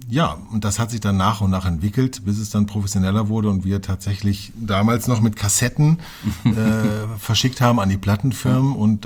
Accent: Hameln, Lower Saxony, Germany; also born or lived in Hannover; Das heißt, ich bin von Hannover nach Hameln gezogen, bin dort aufgewachsen, dann bin ich nach Befern gezogen, auch im Weserbergland, bin ja ein alter Niedersachse

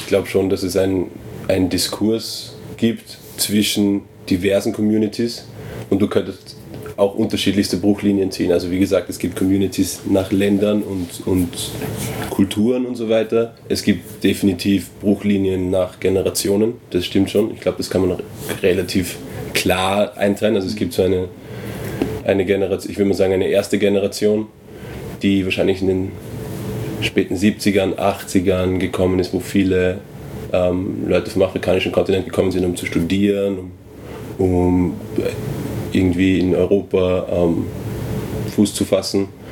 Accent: Nigeria; gerade als Nigerianer ist es auffällig

